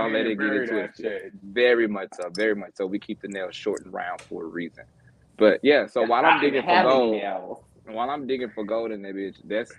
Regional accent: Memphis, Tennessee, United States; also born or lived in Mississippi; I'm from the South, so it's a very different threshold from Memphis by way of Mississippi.

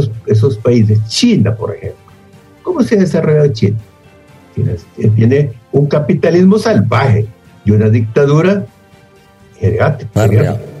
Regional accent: Honduras; Entonces nosotros, como hondureños, que somos demócratas

